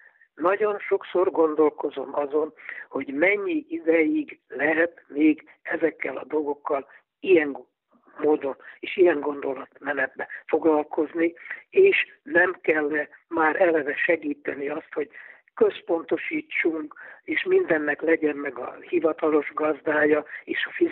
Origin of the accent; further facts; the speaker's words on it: Hungary; magyar vagyok, és 95 éve itt élek